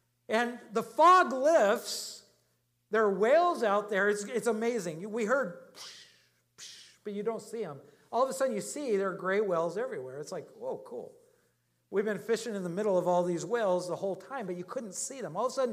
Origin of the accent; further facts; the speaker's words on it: Alaska, United States; I mean, growing up in Alaska, we did a lot of that.